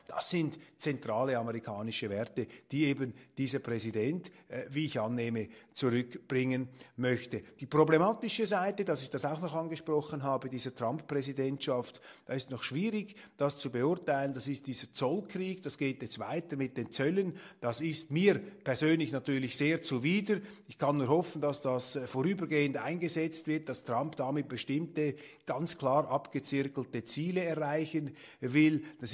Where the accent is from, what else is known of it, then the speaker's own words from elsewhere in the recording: Switzerland; Aber als Schweizer muss man das zur Kenntnis nehmen.